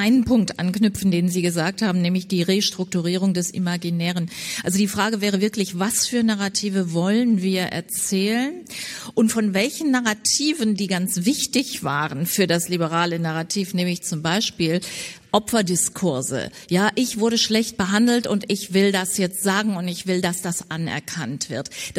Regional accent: Vienna, Austria; ich definiere meine Heimat Wien gerade als die multikulturellste Stadt in Österreich.

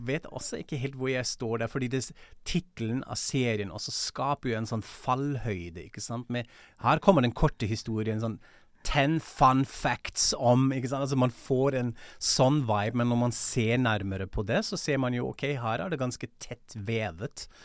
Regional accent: Germany; Norwegian is a second language; og det synes jeg så fascinerende som tysker

